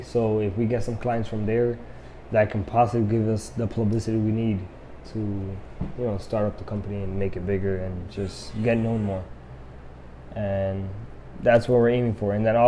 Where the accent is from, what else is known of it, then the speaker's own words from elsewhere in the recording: New York, United States; also born or lived in New Jersey; All right, well, I'm from up north. I'm from New York and New Jersey, both of them.